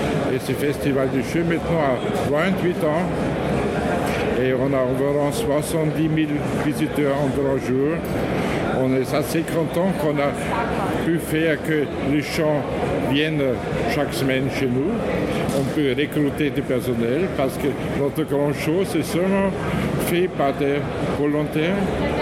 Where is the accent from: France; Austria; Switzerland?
Austria; Vienna; French is a second language; Oui, je viens de l'Autriche, de Vienne.